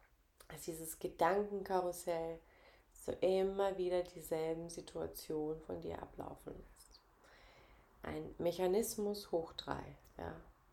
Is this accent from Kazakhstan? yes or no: yes; Kazakhstan; ich komme ja aus Kasachstan